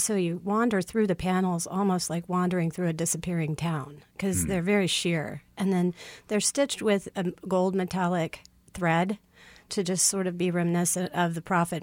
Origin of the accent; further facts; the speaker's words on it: Oklahoma, United States; Well, I'm from Oklahoma, and my father was an environmental engineer in the 70s